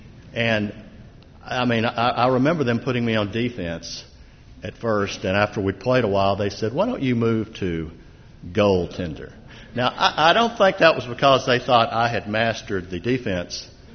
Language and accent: English; Nashville, Tennessee, United States; Now, I grew up in Nashville, Tennessee, and major road in Nashville called Gallatin Road